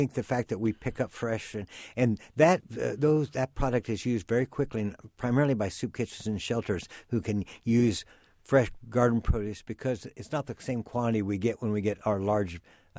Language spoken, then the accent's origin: English; Casey, Illinois, United States; I grew up in Casey, Illinois, or KZ, as the people in Clark County pronounce it.